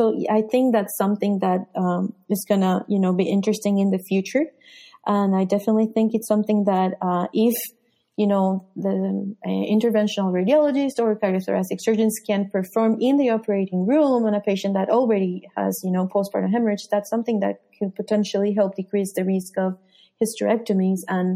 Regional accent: Colombia; So, you know, I'm from Colombia, and Colombia unfortunately has a really bad reputation

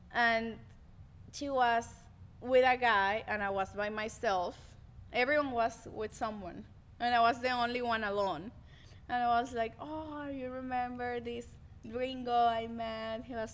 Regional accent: Venezuela; English is a second language; And I was like, yes, I'm 22. I'm an actress from Venezuela.

